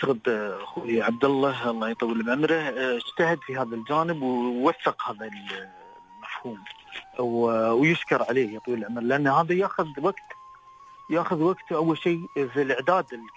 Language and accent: Arabic; United Arab Emirates; عندنا في الامارات الشماليه والعين